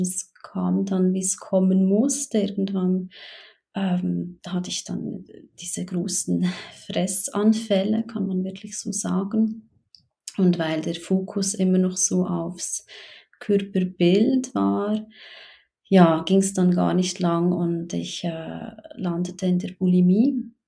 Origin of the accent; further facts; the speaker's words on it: Switzerland; moved away as an adult; now in Chile; Ich lebe gemeinsam mit Kind und Mann in Chile. Man hört es aber schon raus, also ich bin Schweizerin und habe vor jetzt knapp 2 Jahren, ja, habe ich den Schritt gewagt und bin ausgewandert nach Chile